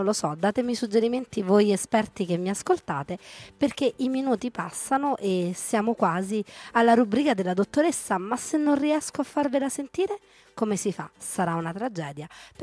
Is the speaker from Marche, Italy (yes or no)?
no; Rome, Lazio, Italy; siamo romani